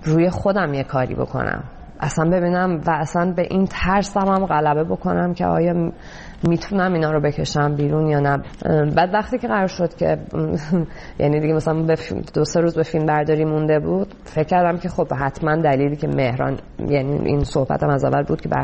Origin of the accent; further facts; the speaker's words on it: Iran; من از ایران اومدم بیرون